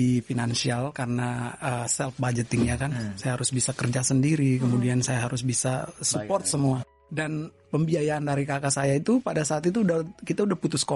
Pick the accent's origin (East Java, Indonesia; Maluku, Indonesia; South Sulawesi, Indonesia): Maluku, Indonesia; Ambon; Kebetulan saya Ambon itu masuk dalam daerah target ya, daerah target.